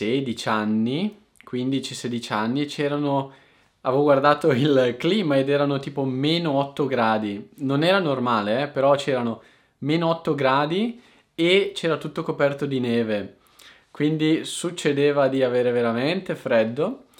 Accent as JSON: {"language": "Italian", "town": "Brescia", "region": "Lombardy", "country": "Italy", "tie": "born there", "said": "nel posto in cui dove io sono nato, a Brescia"}